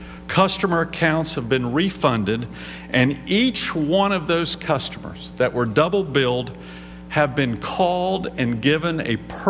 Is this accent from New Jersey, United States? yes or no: no; Charlotte, North Carolina, United States; can you start on I-85 and I-77 interchange in Charlotte, my hometown?